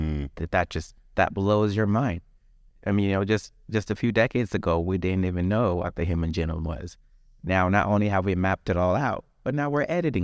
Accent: Liberia; I'm originally from West Africa. The country is called Liberia. And I actually was born during the Liberian Civil War. And so all of my childhood was spent living in a third world country that was going through a civil war.

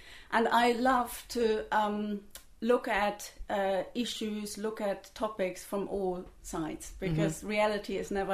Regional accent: Germany; now in London, United Kingdom

